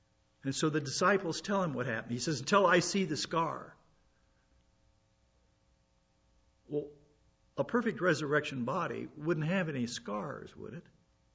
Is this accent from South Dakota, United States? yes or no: yes; South Dakota, United States; South Dakota, my home state, they banned all kinds of sex operations